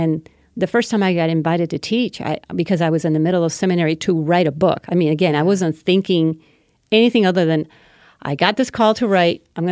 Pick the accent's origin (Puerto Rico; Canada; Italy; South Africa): Puerto Rico; now in United States; So I grew up in Puerto Rico, number 6 of 7 children, raised by my single mom.